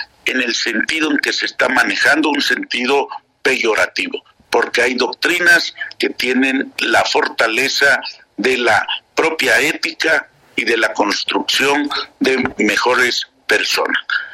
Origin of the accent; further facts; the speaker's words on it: Guerrero, Mexico; yo soy guerrerense